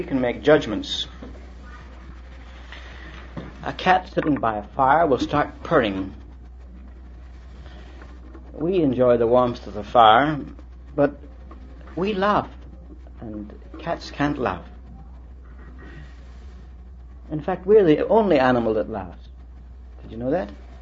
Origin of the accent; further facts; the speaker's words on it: Ireland; born there; Well, I as a human being can say I'm Irish by birth